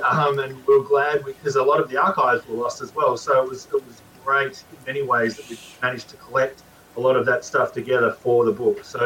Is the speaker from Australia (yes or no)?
yes; Australia; I grew up in Australia.